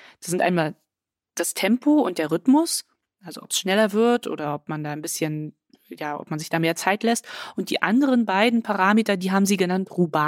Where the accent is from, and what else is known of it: Berlin, Germany